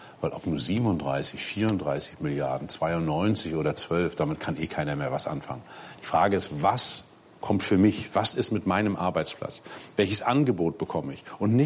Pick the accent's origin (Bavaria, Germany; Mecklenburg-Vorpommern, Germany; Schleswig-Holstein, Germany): Mecklenburg-Vorpommern, Germany; ich komme aus Vorpommern, auch eine nicht ganz leichte Region.